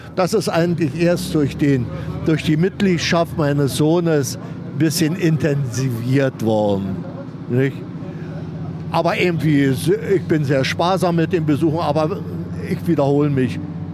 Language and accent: German; Berlin, Germany; Ich bin groß geworden in Reinickendorf, hier im Bezirk Reinickendorf, da habe ich und bin eigentlich immer in Reinickendorf geblieben, später war ich, also hier Reinickendorf Ost war das früher, Residenzstraße